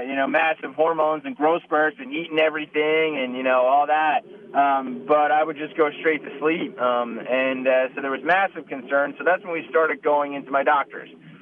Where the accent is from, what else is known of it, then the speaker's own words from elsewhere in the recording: Cold Spring Harbor, New York, United States; now in San Diego, United States; Yeah, born and raised in New York. So I actually grew up right outside Manhattan on the North Shore of Long Island in a real small town called Cold Spring Harbor. It's a tiny little town.